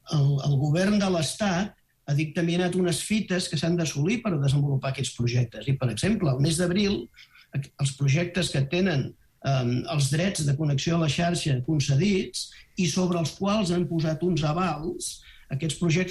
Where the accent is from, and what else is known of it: Catalonia, Spain